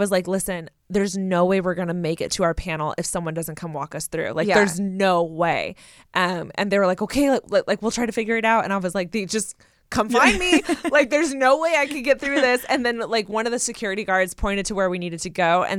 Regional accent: California, United States; Like, I'm from Southern California. I've heard about San Diego. I've heard about LA.

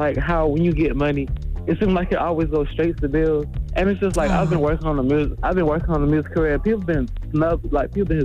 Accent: Georgia, United States; I'm from Georgia.

